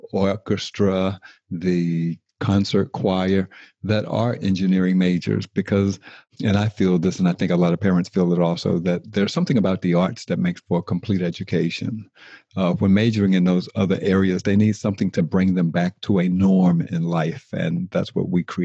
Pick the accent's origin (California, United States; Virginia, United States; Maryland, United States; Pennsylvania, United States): Virginia, United States; and I'm from Virginia.